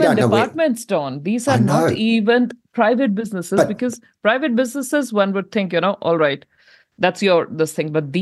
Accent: New Zealand; As a mom, as a New Zealander

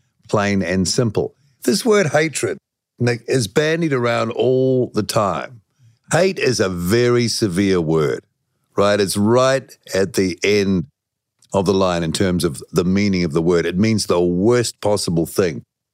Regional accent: Wellington, New Zealand; I'm from Wellington, and I was in Wellington at the time.

